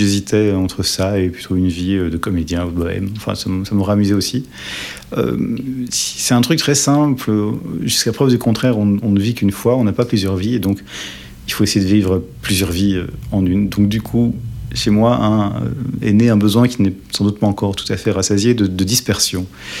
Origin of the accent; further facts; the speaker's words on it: Brussels, Brussels-Capital Region, Belgium; born there; Je suis né ici, à Bruxelles, ville que j'aime beaucoup.